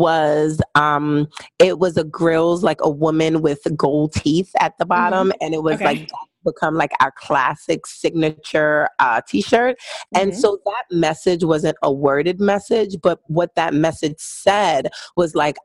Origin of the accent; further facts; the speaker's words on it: Brooklyn, New York, United States; now in Baltimore, United States; I am from Brooklyn, New York, but I live in Baltimore, Maryland, and I've been here for almost 10 years now.